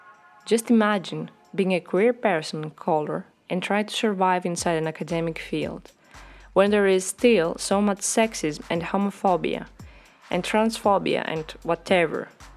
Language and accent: English; Athens, Attica, Greece; I was born and raised in Athens, close to the Acropolis.